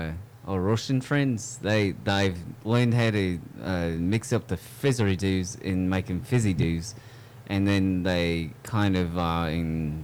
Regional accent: Melbourne, Victoria, Australia; I'm from Melbourne.

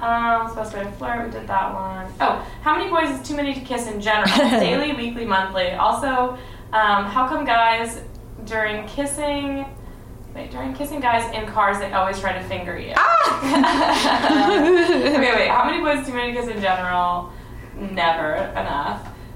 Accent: Garberville, California, United States; Garberville, my hometown, like Northern California.

